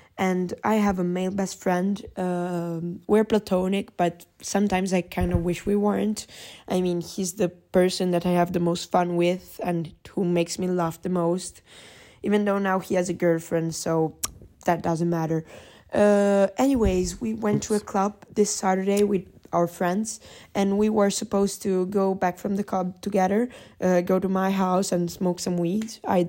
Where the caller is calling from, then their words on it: Italy; English is a second language; Hey, I'm an international listener of yours. I'm from Italy.